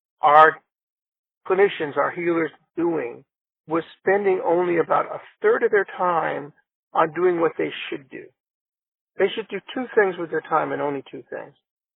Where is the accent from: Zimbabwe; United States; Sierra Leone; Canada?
Sierra Leone; I grew up in Sierra Leone, West Africa. My parents were both working there.